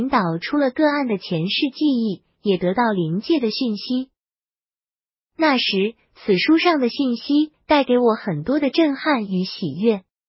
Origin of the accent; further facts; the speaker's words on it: Taiwan; born there; 因为我生在台湾的闽南家庭，我会去庙宇拜拜，家人会烧纸钱给祖先